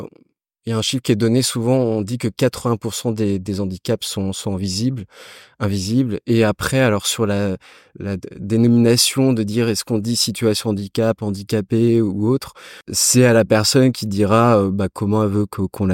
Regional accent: Rennes, Brittany, France; Je suis rennais, j'ai 34 ans

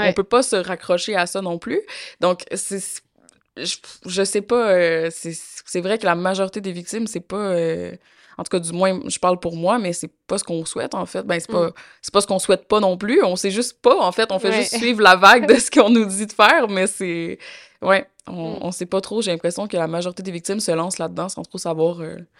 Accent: Quebec, Canada; accent: Québécois; je dois penser à chaque mot pour adapter mon accent québécois.

